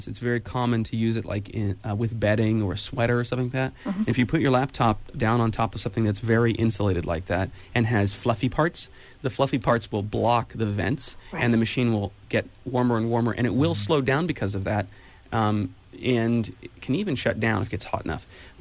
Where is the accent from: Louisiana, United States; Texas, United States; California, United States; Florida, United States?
California, United States; Ben Lomond; From my hometown of Ben Lomond, actually.